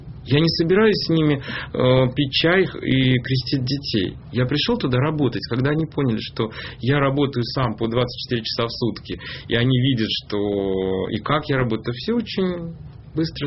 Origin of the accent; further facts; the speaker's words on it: Moscow, Russia; also born or lived in Tbilisi, Georgia; я москвичом быть никак не могу, я тбилисец. Но, конечно, вырос я в Москве, всю жизнь служил в Москве, потому номинально им считаюсь.